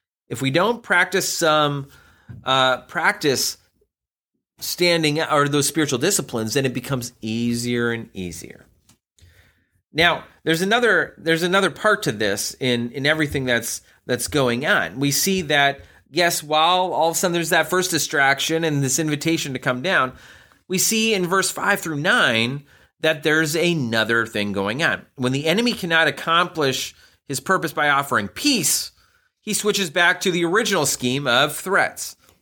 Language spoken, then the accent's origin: English; Canada; as a Canadian, I can't miss hockey.